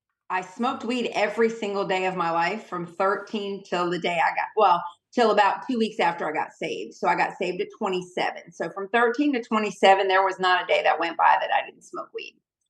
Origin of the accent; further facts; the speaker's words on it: Connecticut, United States; moved away as an adult; And I moved to Georgia when I graduated high school. I was 18 when I moved from Connecticut to Georgia.